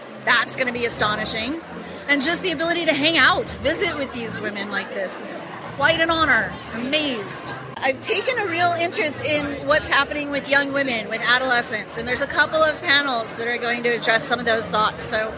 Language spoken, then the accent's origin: English; Washington, District of Columbia, United States; and I came here from Washington, D.C.